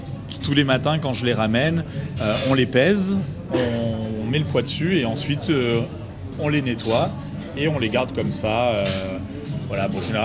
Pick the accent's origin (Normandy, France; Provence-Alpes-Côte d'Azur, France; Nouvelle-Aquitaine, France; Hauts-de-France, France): Provence-Alpes-Côte d'Azur, France; Nice; je suis niçois, copropriétaire du restaurant Babel Babel.